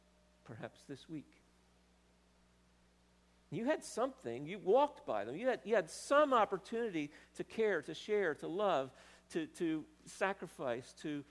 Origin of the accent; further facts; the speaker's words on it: Philadelphia, Pennsylvania, United States; When I grew up in Philadelphia, I used to deliver the Philadelphia Bulletin.